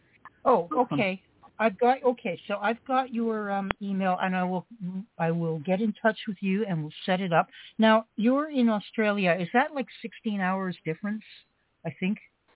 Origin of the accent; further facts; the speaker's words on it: Canada; California, and I'm from Canada.